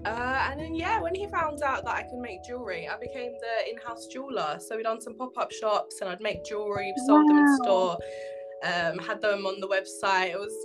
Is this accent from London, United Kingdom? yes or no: yes; London, United Kingdom; I'm from London. I was born and raised in London. My ethnic background is Jamaican and English.